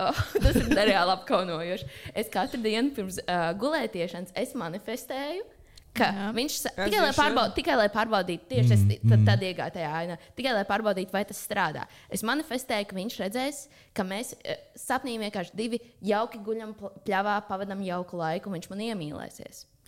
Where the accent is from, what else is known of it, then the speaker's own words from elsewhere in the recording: Riga, Latvia; born there; Rīgā es piedzimu Kaļazara slimnīcā, ir tāda